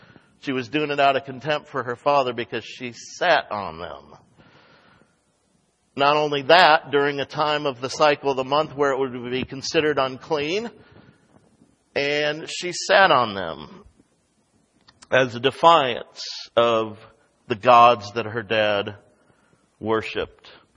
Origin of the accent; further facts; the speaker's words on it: United States; I myself, growing up in American culture, have made myself the victim far too many times.